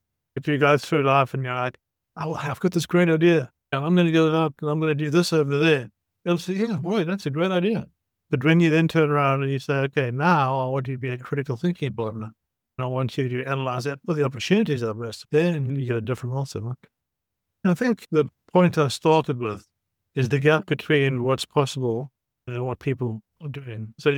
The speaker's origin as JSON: {"language": "English", "country": "South Africa", "said": "I'm from South Africa"}